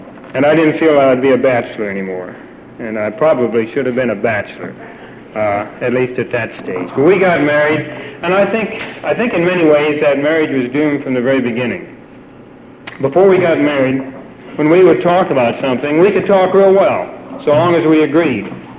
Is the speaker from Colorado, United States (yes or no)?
no; Columbus, Ohio, United States; I grew up in Columbus, Ohio, not that that makes any difference